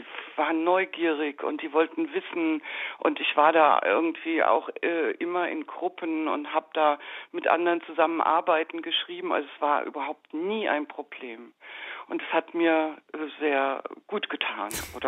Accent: Frankfurt, Hesse, Germany; ich komme aus Frankfurt oder bin in Frankfurt

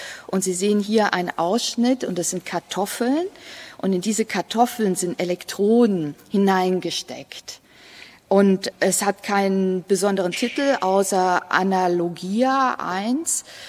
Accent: Stuttgart, Baden-Württemberg, Germany; ich komme aus Stuttgart, das heißt, ich habe die Freisetzungsversuche in Stuttgart-Hohenheim mitbekommen

